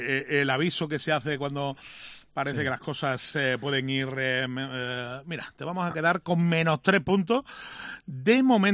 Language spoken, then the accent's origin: Spanish; Almendralejo, Extremadura, Spain; A los que decimos, los que somos de Almendralejo, decimos pueblo, pero es ciudad, recordemos.